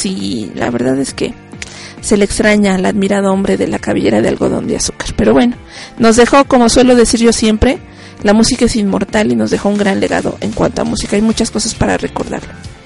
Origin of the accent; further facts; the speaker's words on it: Poza Rica, Veracruz, Mexico; born there; now in Mexico City, Mexico; Me fui a mi pueblo natal, que se llama Poza Rica, allá en Veracruz. Yo no soy del DF, yo nací por allá. Así como me ven de sofisticada y cosmopolita, pues yo soy de pueblo, ¿verdad?